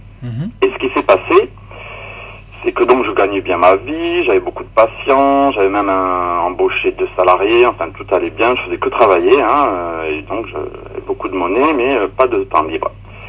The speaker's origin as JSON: {"language": "French", "town": "Toulouse", "region": "Occitanie", "country": "France", "tie": "born there", "said": "Bon, d'abord, je suis né au Mirail, dans un quartier populaire, dans une petite maison, enfin une maison en bas d'immeuble, de parents, donc d'une mère psychologue et d'un père directeur de recherche à l'aérospatiale."}